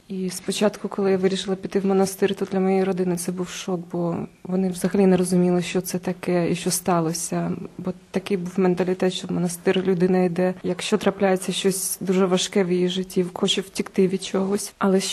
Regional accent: Kyiv, Ukraine; Я родом з Києва і потрапила в монастир, коли мені вже було 28-29 років.

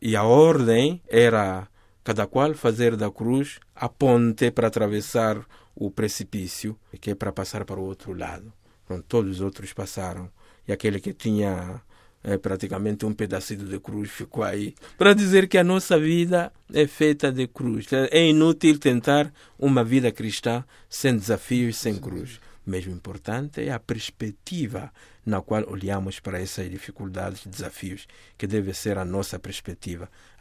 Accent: Mozambique; serve para mim como moçambicano

